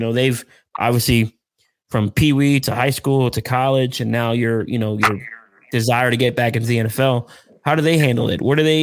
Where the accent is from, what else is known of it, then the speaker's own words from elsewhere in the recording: Philadelphia, Pennsylvania, United States; I grew up in Philadelphia, so that's why I knew the name.